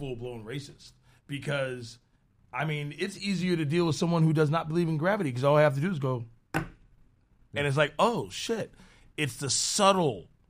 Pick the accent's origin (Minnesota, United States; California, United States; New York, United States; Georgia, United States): Minnesota, United States; Norfolk; I'm 47, so what I thought was old when I was young, growing up in Norfolk, Minnesota